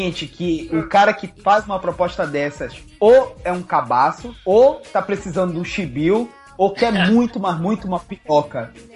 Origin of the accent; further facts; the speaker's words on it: Pará, Brazil; Eu não sou do Amazonas, porra, sou do Pará.